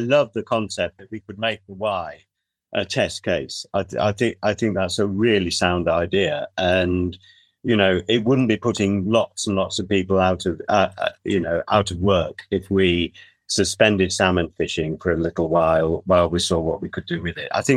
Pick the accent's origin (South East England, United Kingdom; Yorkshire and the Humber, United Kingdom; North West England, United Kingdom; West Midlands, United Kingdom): North West England, United Kingdom; when I was 5 and 6, when I was brought up in the Northwest, the River Goyt ran at the bottom of our garden